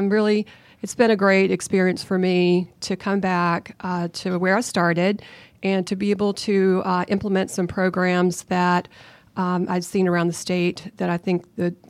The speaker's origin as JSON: {"language": "English", "region": "Kentucky", "country": "United States", "moved": "as an adult", "said": "I am originally from Kentucky. I graduated from Cumberland College in Williamsburg, Kentucky, but I've lived in Georgia longer than I've lived anywhere."}